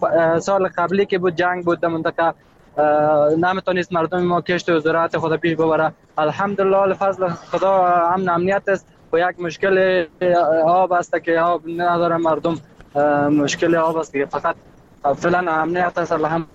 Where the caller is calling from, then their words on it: Ghazni, Afghanistan; از ولایت غزنی با تماس شدیم.